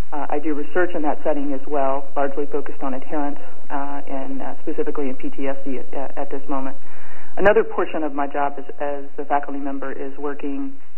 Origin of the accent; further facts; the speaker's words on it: Lexington, Kentucky, United States; My travel, I come from Kentucky. I traveled up from Lexington today, and we don't have a metro in Kentucky